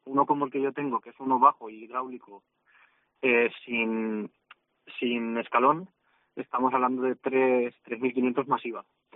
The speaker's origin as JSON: {"language": "Spanish", "town": "Paiporta", "region": "Valencian Community", "country": "Spain", "lives_now": "Chiva, Spain", "said": "yo soy de Paiporta, yo soy paiportino. Uh-huh. Y entonces toda mi familia está allí. Yo me vine a vivir aquí a Chiva por cercanía al taller en enero, va a hacer un año."}